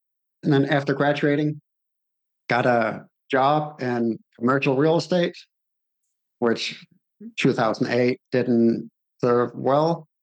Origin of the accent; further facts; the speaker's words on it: Denmark; I'm actually from Denmark.